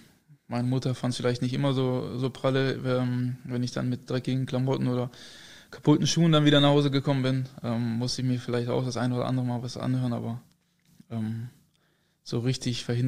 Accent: Lower Saxony, Germany; wir haben ja nicht mal richtig in Goslar gewohnt, sondern noch im Nachbardorf oder ein bisschen außerhalb noch.

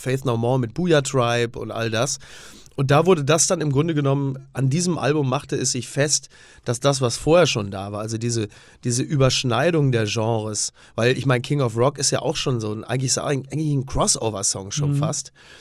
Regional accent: Castrop-Rauxel, North Rhine-Westphalia, Germany; ich komme ja aus dem Ruhrgebiet, also Castrop-Rauxel, da hast du drumrum Herne, Oberhausen und so.

